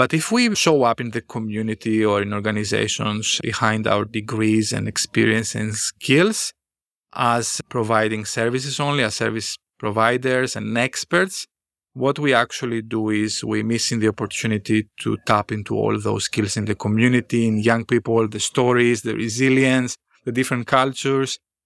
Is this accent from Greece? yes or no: yes; Greece; also born or lived in Brazil; now in Australia; Originally, I'm from Greece, and I also lived in Australia. Then I lived for 5 years in Brazil, and now I'm back in Australia for 6 years. So I speak Greek, English, and Portuguese, and some Spanish.